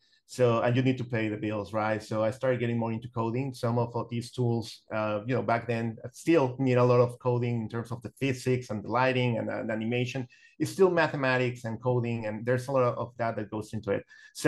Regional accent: Mexico City, Mexico; so I graduated back in 2000 and I moved to Monterrey. So I'm from Mexico City

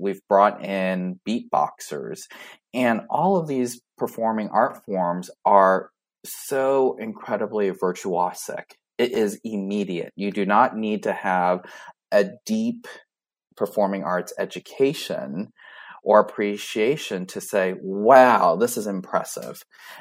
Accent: California, United States; firmly entrenched in the Vietnamese Little Saigon community that I grew up in Southern California, but also being American.

